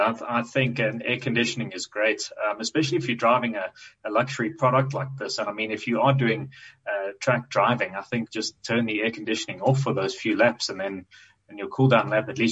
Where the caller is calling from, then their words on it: Benoni, Gauteng, South Africa; From the East Rand. I stay in Benoni.